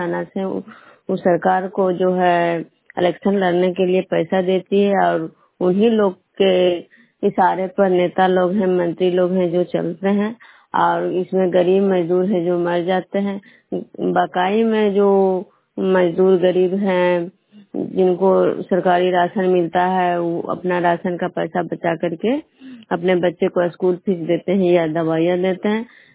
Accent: Vishnupur, Bihar, India; विष्णुपुर ग्राम खुदरा पंचायत नालंदा जिला नानवसा प्रखंड के निवासी हूँ।

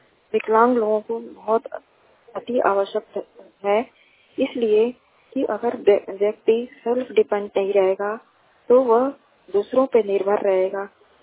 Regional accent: Mau, Uttar Pradesh, India; मैं totally blind लड़की हूँ और मैं मऊ से बिलोंग करती हूँ।

